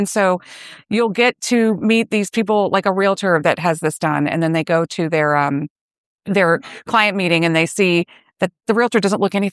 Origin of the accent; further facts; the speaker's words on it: Tallahassee, Florida, United States; from Tallahassee, Florida.